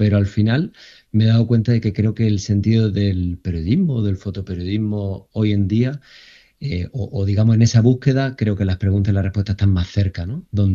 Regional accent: Jaén, Andalusia, Spain; soy de Jaén y de familia que ha trabajado el campo

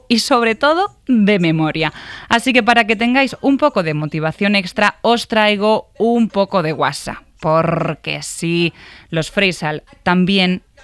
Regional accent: Spain; Del verbo to be y lo que implica para nosotros como españoles.

